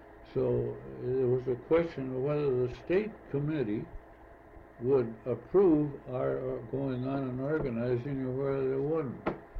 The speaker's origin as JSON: {"language": "English", "town": "Ogilvy", "region": "Maine", "country": "United States", "tie": "born or raised there", "said": "at that time we had a very active grange at Ogilvy, my hometown, and I discussed it with the grange"}